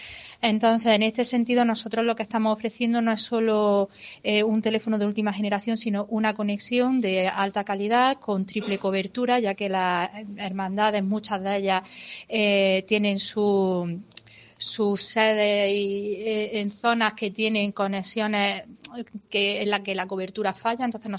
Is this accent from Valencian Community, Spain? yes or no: no; Granada, Andalusia, Spain; somos granadinos